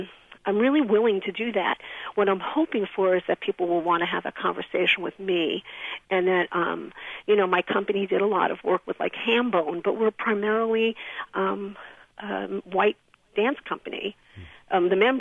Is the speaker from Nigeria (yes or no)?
no; Bronx, New York, United States; now in Oakland, United States; I grew up in the Bronx in New York in an all-white Jewish neighborhood in the 50s and the 60s.